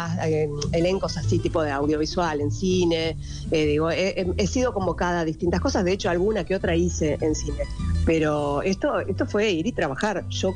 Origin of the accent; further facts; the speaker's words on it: Quilmes, Buenos Aires Province, Argentina; quien, como yo, es una chica de Quilmes. Nacimos en Quilmes las dos, solo que ya 30 años después.